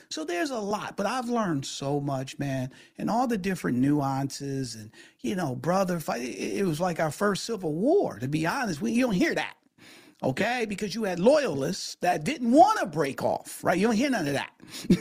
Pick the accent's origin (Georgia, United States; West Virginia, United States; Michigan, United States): Michigan, United States; Detroit; as a kid growing up in Detroit, Michigan, you know, you hear about it